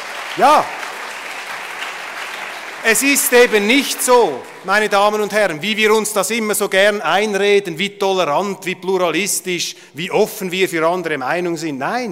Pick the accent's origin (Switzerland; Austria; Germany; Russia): Switzerland; ich bin Schweizer, nobody's perfect, ich schaue das von außen an.